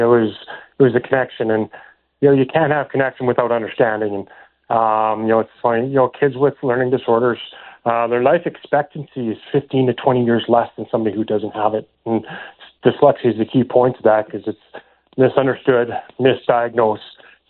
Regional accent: Canada; You know, I'd never heard the word, you know, growing up in Canada, never heard the word dyslexia until I got my daughter tested

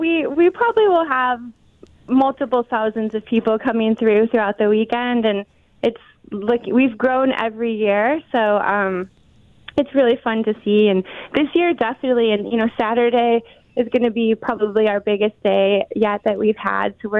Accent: East Aurora, New York, United States; I grew up, born and raised in East Aurora, and to bring these bands to my hometown is kind of surreal.

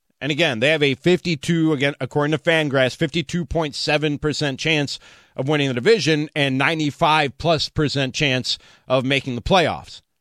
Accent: Chicago, Illinois, United States; Don't worry, born and raised in Rogers Park, lifelong Cubs, Bears, Bulls fan, one of you, okay?

